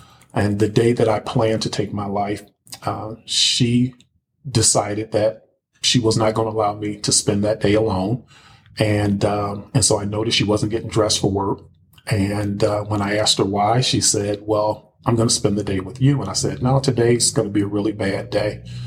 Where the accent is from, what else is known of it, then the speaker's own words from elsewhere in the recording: Highland Park, Michigan, United States; So, of course, I'm a native Michigander. I grew up in Highland Park, Michigan, which is a little city surrounded by Detroit.